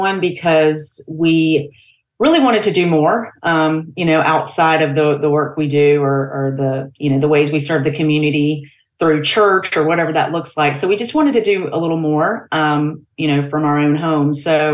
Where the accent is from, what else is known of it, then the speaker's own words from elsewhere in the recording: Greenville, United States; We are born and raised in the Greenville area for sure.